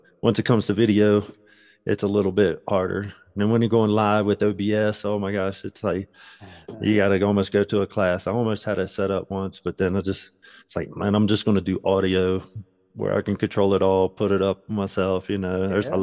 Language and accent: English; West Virginia, United States; I'm from West Virginia, so Boone's Farm at 13 was very normal.